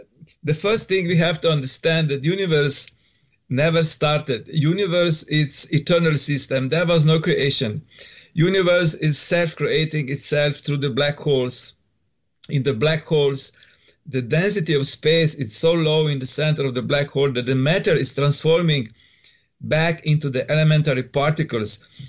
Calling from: Slovenia; English is a second language; I'm from Slovenia. Now in my country, it's 6 p.m. 6 a.m. Sorry, 6 a.m. in the morning.

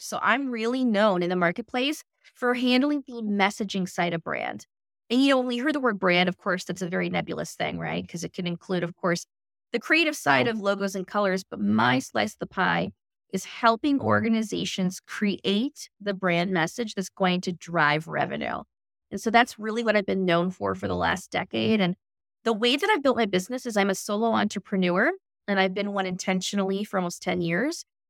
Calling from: Minneapolis, Minnesota, United States; I am calling from Minneapolis, Minnesota.

